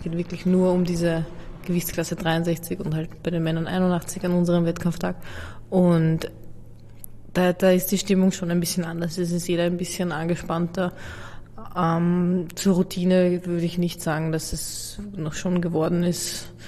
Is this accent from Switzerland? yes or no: no; Austria; also born or lived in Slovakia; Also ich bin in der Slowakei geboren und wie ich 5 war, sind wir, also meine Eltern und wir Kinder sind nach Österreich gezogen.